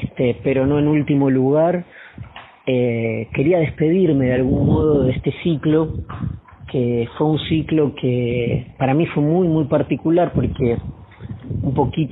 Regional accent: Argentina; ya que estaba en España y ahora mismo estoy en Cádiz, recomendar a una, y como soy argentino

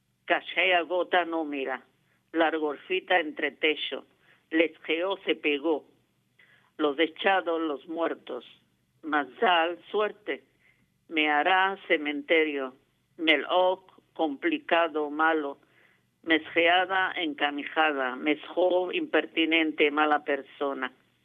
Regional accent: Israel; Es un mundo completo que yo nací en Israel, crecí dentro de él

